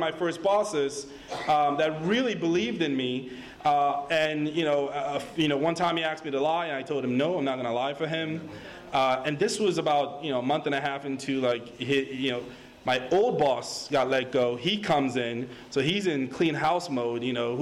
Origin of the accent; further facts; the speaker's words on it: Nigeria; I grew up in Nigeria. Trust me, everything I have here is all gravy.